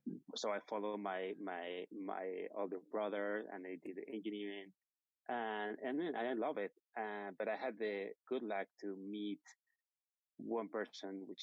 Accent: Madrid, Community of Madrid, Spain; born there; English is a second language; I was born in Madrid in Spain

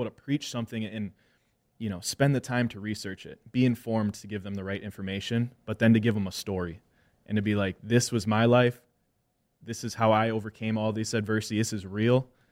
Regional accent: Wisconsin, United States; Like I'm a mixed kid and I'm in an Irish, you know, Wisconsin family.

